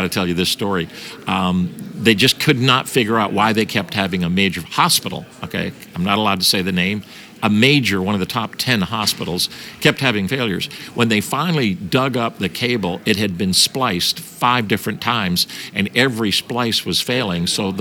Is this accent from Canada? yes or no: yes; Toronto, Ontario, Canada; I grew up in Toronto.